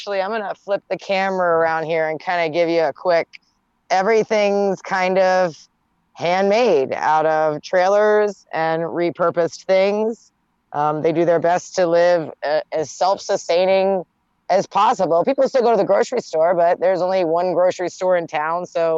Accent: Baltimore, Maryland, United States; For instance, I grew up in Baltimore City. It just like any other city in America, Chicago, Detroit, you name it.

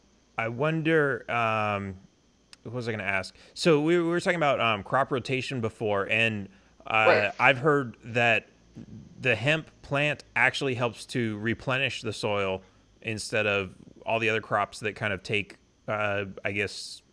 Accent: California, United States; So I grew up in California, and there's the Hearst Castle up on the yeah. coast

